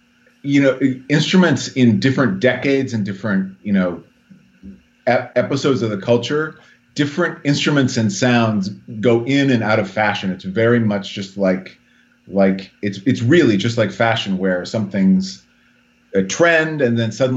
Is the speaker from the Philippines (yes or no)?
no; South Dakota, United States; also born or lived in Phoenix; I was born in Phoenix, but I was a little kid. I lived with my grandparents in South Dakota.